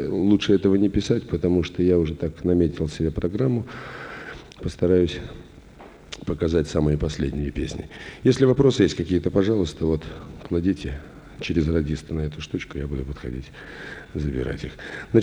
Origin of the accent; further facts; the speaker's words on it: Saint Petersburg, Russia; как коренной ленинградец, рассказывать о своем городе людям